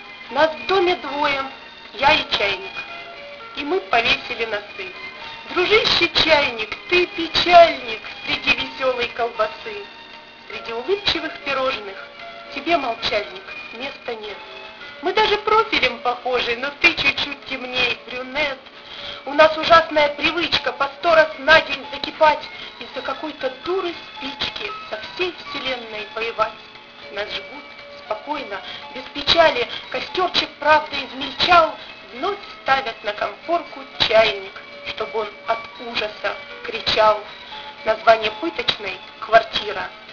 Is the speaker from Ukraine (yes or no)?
yes; Kyiv, Ukraine; Я киевлянка, поэт, без пяти минут счастливый человек.